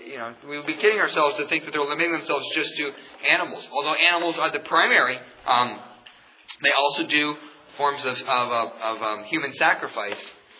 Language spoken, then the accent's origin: English; Pennsylvania, United States; when I was a 12-year-old boy growing up in Pennsylvania, of course, I was in the government-run schools